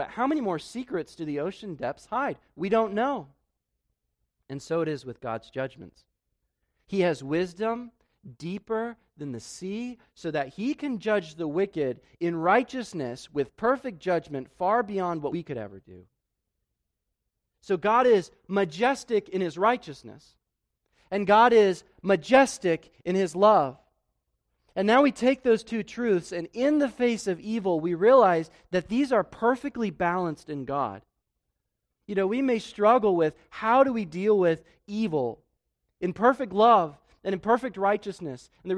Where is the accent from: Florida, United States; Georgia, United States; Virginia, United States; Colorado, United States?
Colorado, United States; I grew up in Colorado, and often we'd go up to the mountains, and there were several tunnels.